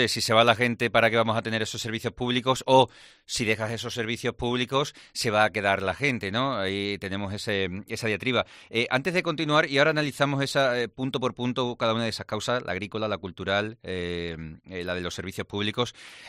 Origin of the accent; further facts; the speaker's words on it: Extremadura, Spain; Somos extremeños y estamos destinados, nuestro destino es emigrar, formarnos como mucho y salir fuera.